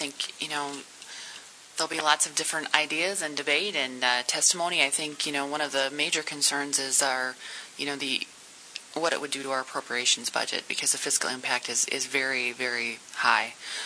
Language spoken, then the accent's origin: English; Dell Rapids, South Dakota, United States; I'm from District 25 in Del Rapids